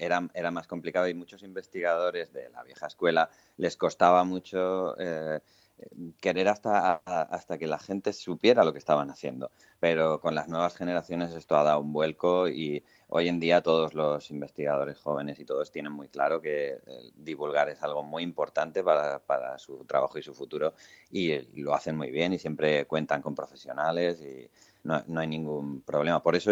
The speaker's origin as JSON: {"language": "Spanish", "region": "Cantabria", "country": "Spain", "tie": "born or raised there", "said": "Pues cuando aquello, yo estaba en mi pueblo, en Cantabria"}